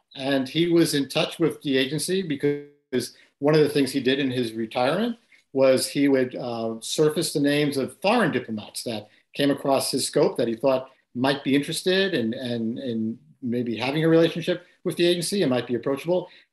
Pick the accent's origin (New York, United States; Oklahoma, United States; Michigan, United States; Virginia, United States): New York, United States; Bronx; I grew up in the Bronx. And from a pretty poor family.